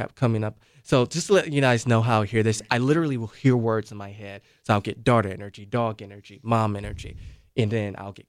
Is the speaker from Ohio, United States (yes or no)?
yes; Cleveland, Ohio, United States; I grew up in Cleveland, Ohio.